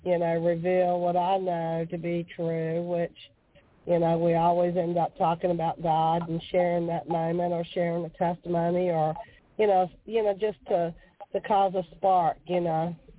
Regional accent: Glen Allen, Virginia, United States; from Glen Allen.

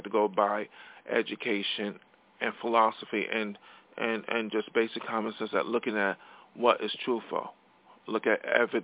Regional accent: New York, United States; I grew up in New York State. I did not grow up in California.

